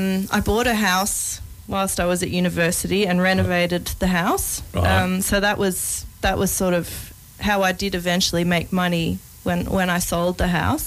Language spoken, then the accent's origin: English; Australia; also born or lived in Germany; Well, I was born there, and then we moved to Australia when I was about four, but returned sort of every Christmas school holidays for 3 months at a time.